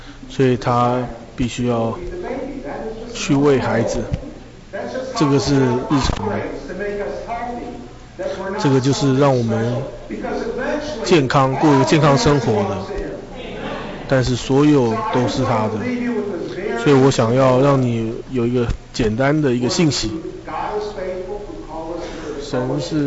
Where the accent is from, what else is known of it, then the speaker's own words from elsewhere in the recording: China; 我们从中国来的